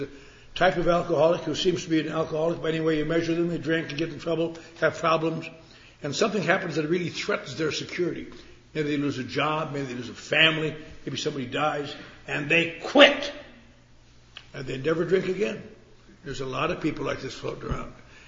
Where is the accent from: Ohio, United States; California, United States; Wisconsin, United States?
Wisconsin, United States; when I was a little boy growing up in Wisconsin in snow, very similar to this, and thank God I got out of it.